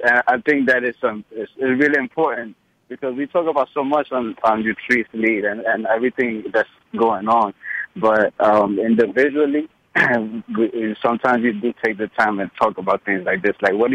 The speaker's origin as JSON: {"language": "English", "region": "New York", "country": "United States", "tie": "born or raised there", "said": "born and raised in New York and everything like that, right?"}